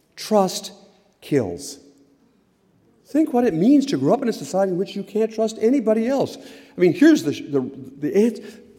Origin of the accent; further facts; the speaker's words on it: Port Clinton, Ohio, United States; when I was growing up in Port Clinton and my parents talked about doing things for our kids